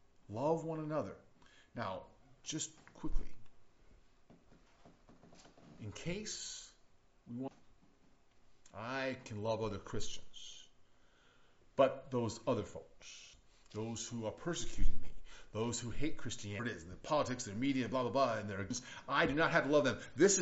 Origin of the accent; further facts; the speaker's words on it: Rwanda; When I was growing up in Rwanda, there was a terrible genocide.